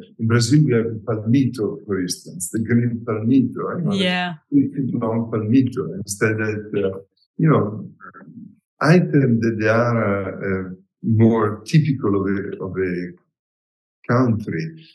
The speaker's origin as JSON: {"language": "English", "town": "Milan", "region": "Lombardy", "country": "Italy", "second_language": "English", "said": "Yeah, I'm from Milano. And so I took my university degrees in Milano."}